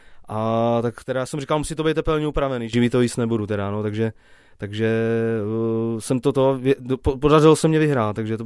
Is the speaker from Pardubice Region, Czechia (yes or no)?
yes; Pomezí, Pardubice Region, Czechia; now in Bystré, Czechia; Moje rodné město, já pocházím z Pomezí, jestli někdo zná u Poličky, a jinak teďka bydlím v Bystrým u Poličky